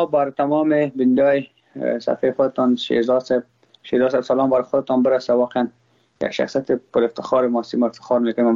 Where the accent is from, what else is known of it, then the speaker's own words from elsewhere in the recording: Afghanistan; ما خود ما افغان هستم.